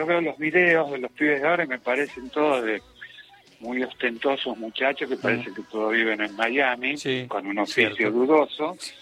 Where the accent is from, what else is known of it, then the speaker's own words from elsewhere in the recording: La Matanza, Buenos Aires Province, Argentina; also born or lived in Villa Lynch; Yo soy de La Matanza, así que imagínate que tengo un poco de... Es más, nací en Villa Lynch, en el partido de San Martín, pero después me crié en La Matanza.